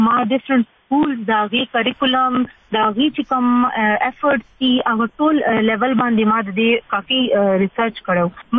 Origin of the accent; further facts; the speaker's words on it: Swat, Khyber Pakhtunkhwa, Pakistan; now in Peshawar, Pakistan; جی زه بیسیکلی سوات نه بلونګ کوم. جی مونږ بس سټیټس دلته پېښور کې